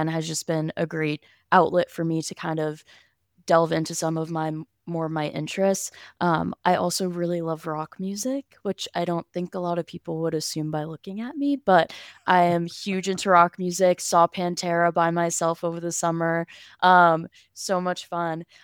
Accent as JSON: {"language": "English", "town": "Fairfield", "region": "Connecticut", "country": "United States", "said": "So, I am from Fairfield, Connecticut. So, not too far from New York City. Grew up going into the city a lot."}